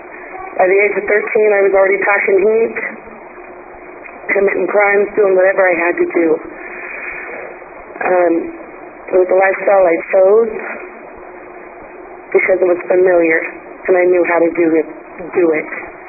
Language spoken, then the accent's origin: English; Compton, California, United States; I'll start out, I was raised in Compton, California. I was raised by bikers my entire life.